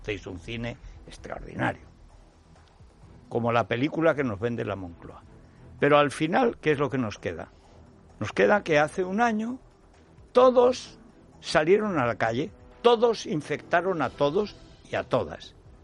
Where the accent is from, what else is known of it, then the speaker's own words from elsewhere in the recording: Teruel, Aragon, Spain; Nadie puede ir, por ejemplo, de Madrid a Teruel, a mi pueblo, sin pasar 3 fronteras